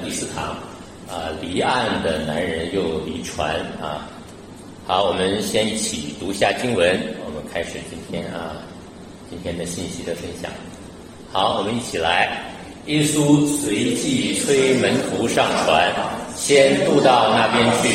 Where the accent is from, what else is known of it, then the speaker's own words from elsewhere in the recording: China; 那作为一个中国人啊，这个华人